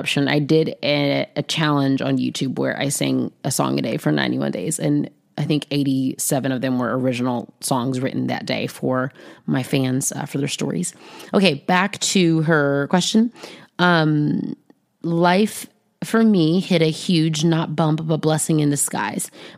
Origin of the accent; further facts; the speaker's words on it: the South, United States; And so I'm from the South, and I just call this the Waited Out podcast.